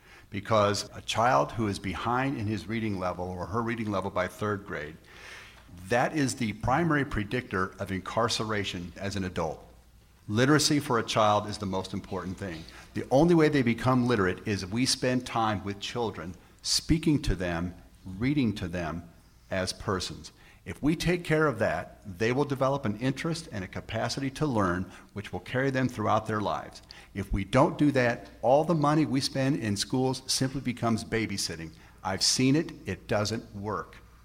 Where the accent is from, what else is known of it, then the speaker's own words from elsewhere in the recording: Turner, Kansas, United States; I grew up in Turner, went to school in Argentine, and when I was going to school in Argentine, one-third of my classmates were Mexican-American.